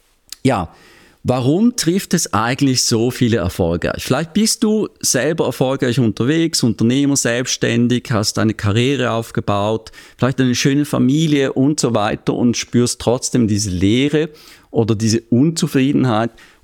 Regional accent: Switzerland; Und ich beschreibe das als Schweizer natürlich so wie so ein Käse mit Löchern drin.

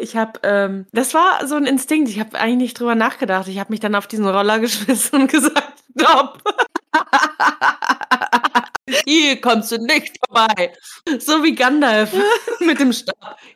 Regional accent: Germany; accent: German; mit meinem deutschen Akzent.

